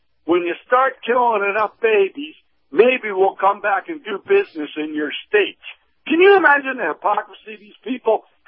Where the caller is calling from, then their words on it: Clearwater, Florida, United States; in Clearwater.